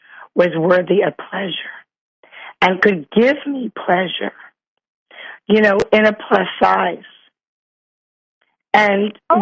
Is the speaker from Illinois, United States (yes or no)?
no; New York, United States; now in Bronx, United States; I'm from Long Island. I live right now in Riverdale in the Bronx in New York.